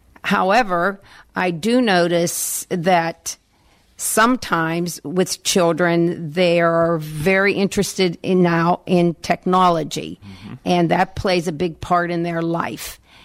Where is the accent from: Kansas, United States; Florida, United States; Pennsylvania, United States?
Pennsylvania, United States; Natrona Heights; Yes, I enjoyed growing up in Natrona Heights.